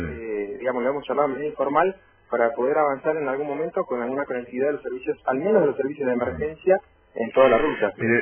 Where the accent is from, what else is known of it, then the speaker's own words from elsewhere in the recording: Argentina; como los argentinos que usamos las antenas que están en Puerto Rico de Chile